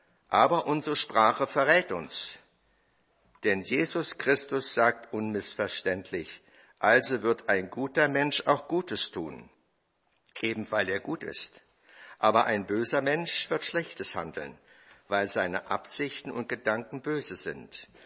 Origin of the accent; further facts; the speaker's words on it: Adelboden, Bern, Switzerland; Ich habe gesagt, ich komme aus der Schweiz, Adelboden.